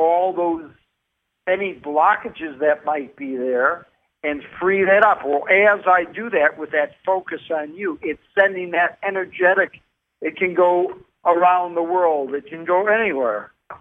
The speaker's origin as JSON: {"language": "English", "town": "Detroit", "region": "Michigan", "country": "United States", "said": "I'm originally from Detroit myself."}